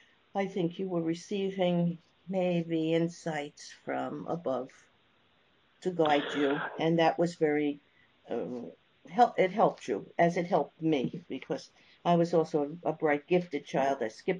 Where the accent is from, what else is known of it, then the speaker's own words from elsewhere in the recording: New York, United States; I'm from New York.